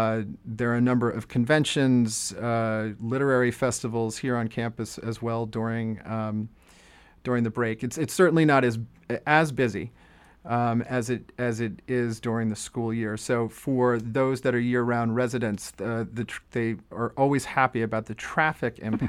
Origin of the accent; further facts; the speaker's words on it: New Jersey, United States; now in Amherst, United States; Well, I grew up on the Jersey Shore, so it's very similar to winter on the Jersey Shore, I think, in a way.